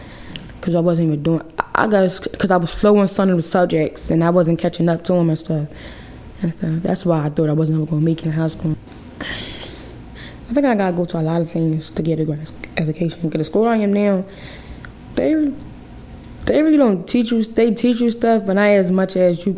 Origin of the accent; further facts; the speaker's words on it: Erie, Pennsylvania, United States; I grew up in Erie.